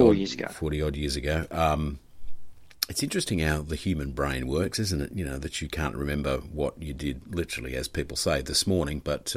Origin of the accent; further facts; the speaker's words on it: Queensland, Australia; a Queenslander.